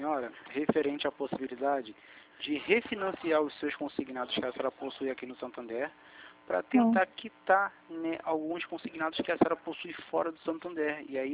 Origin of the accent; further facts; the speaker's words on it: Rio de Janeiro, Brazil; Eu sou do Rio de Janeiro.